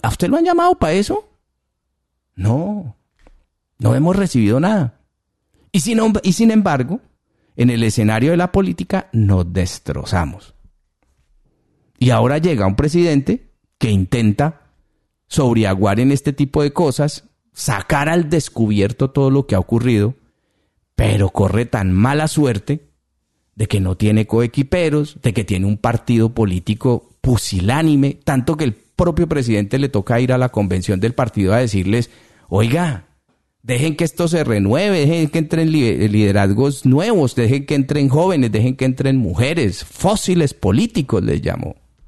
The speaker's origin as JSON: {"language": "Spanish", "country": "Colombia", "said": "si de verdad uno como colombiano dijera"}